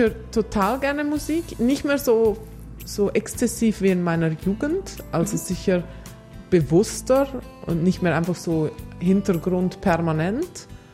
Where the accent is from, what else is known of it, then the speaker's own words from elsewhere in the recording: Switzerland; aber bei uns in der Schweiz, wir haben ja so dieses Star-Thing, das haben wir ja nicht.